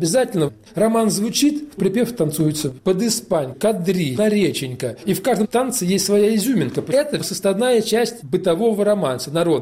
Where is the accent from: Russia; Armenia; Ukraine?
Russia; Uryupinsk, Volgograd Oblast; born or raised there